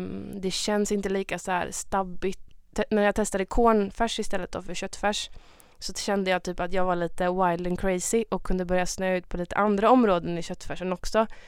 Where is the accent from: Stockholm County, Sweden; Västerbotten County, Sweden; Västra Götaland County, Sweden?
Västra Götaland County, Sweden; Gothenburg; Just när jag är från Göteborg också.